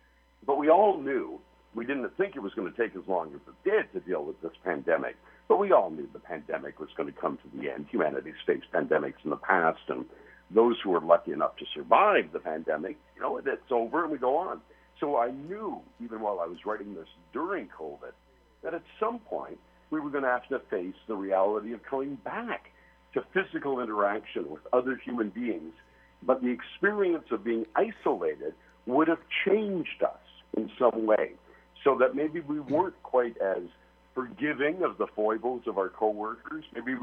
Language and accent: English; Toronto, Ontario, Canada; And I'm from Toronto, Canada.